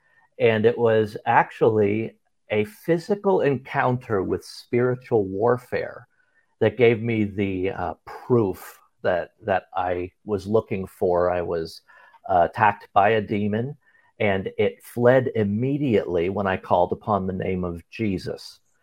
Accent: New Jersey, United States; now in Charleston, United States; Originally New Jersey. I'm currently living in the Charleston, South Carolina area.

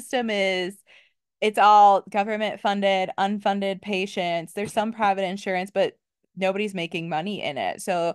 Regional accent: Midwest, United States; accent: Midwestern; I have had so much trouble, and I'm working really hard on my Midwestern accent, but it's gonna be there forever.

